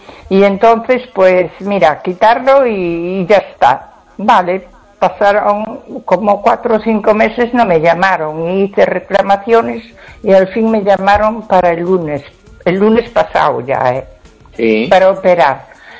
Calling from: A Coruña, Galicia, Spain; de Coruña.

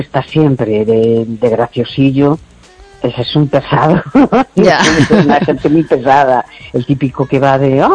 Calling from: A Coruña, Galicia, Spain; de La Coruña.

